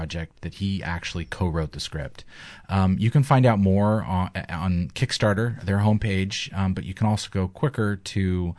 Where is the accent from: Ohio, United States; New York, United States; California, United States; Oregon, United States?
Oregon, United States; In fact, the funny thing about this project is that Andy is from Oregon. I'm from Oregon, and we both met each other in London at a film festival called Rain Dance.